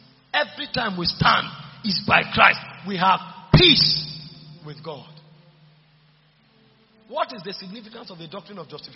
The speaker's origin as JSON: {"language": "English", "country": "Ghana", "said": "Even though my citizenship as a Ghanaian is restored, I am an ex-convict."}